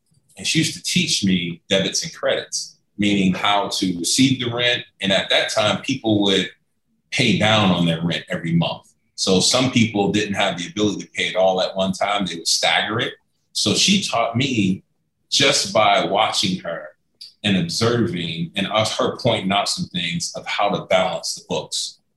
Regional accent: New York City, New York, United States; And then growing up in New York City, growing up in Harlem, I always made it a mission.

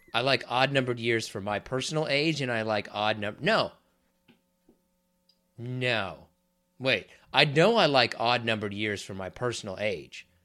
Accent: Wichita, Kansas, United States; Barry Sanders from Wichita, my hometown, by the way, so please don't try to take him.

